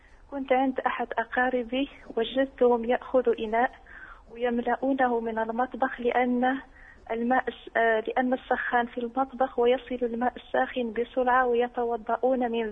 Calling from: Morocco; عندنا في المغرب كذلك الكسكس يسمى طعام

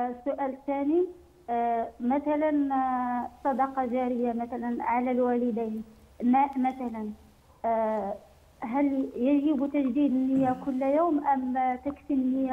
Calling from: Morocco; أو الأراضي السلالية عندنا في المغرب، والدولة تمنع بيعها

